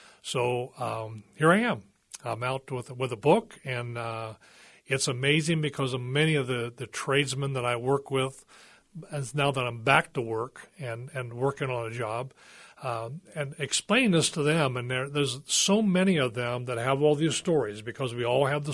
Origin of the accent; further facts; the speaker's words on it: Dayton, Ohio, United States; I'm from the Dayton, Ohio area, and there's a lot of this that is all the history of Dayton practically.